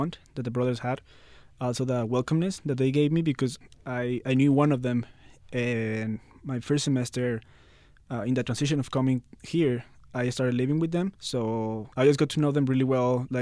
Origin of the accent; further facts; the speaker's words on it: Mexico; English is a second language; moved away; I am from Mexico, so I came here as an international student